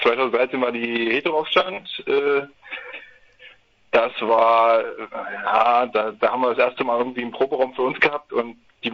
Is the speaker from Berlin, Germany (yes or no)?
yes; Berlin, Germany; wir kommen aus Berlin. Unterschiedlichste Bezirke. Ich wohne im Wedding.